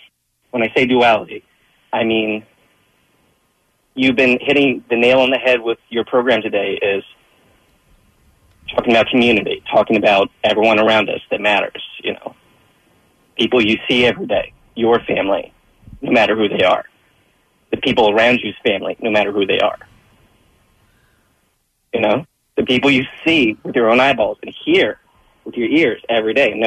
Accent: Roxborough, Pennsylvania, United States; Yeah, I'm an Irish German Catholic kid from Roxborough.

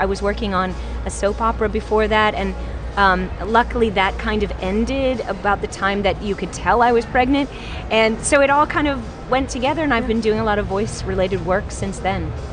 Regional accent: United States; And I love too, because, you know, I'm an American, so I have my accent

